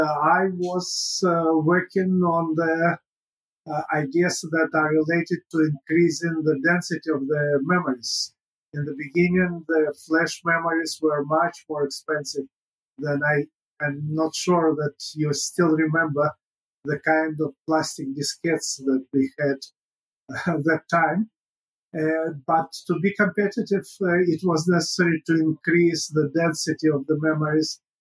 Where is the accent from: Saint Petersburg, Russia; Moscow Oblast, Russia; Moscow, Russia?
Saint Petersburg, Russia; English is a second language; moved away as an adult; also born or lived in Ukraine; now in Israel; I was born in Ukraine, but most of my life I spent in Russia, having got my education from Leningrad, St. Petersburg now. And then in 1991, I moved to Israel, where I was for more than 30 years